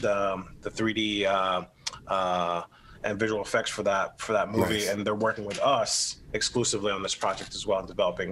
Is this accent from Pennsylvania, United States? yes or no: yes; Philadelphia, Pennsylvania, United States; I knew growing up in Philly, I knew Will Smith Sr.